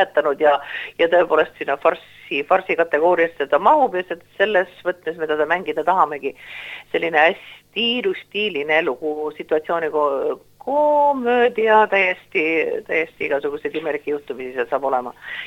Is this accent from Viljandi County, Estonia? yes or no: no; Saare County, Estonia; me oleme ikka saarlased